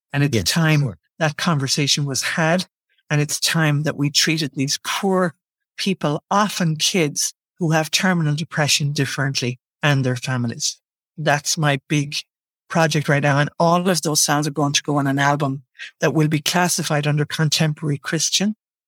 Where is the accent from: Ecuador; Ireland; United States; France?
Ireland; because I come from Ireland and I'm ancient and she comes from New York and she's young